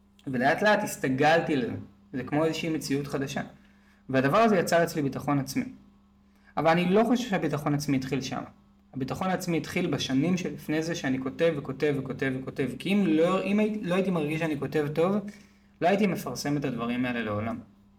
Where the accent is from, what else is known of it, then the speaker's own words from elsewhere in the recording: Tel Aviv, Tel Aviv District, Israel; ואני עוד מרגיש שהיו לי נסיבות מקלות כי גדלתי בתל אביב.